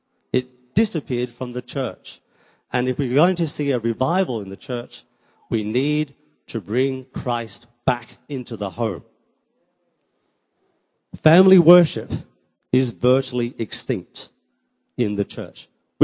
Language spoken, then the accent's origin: English; Australia; I also know that Australia, my home country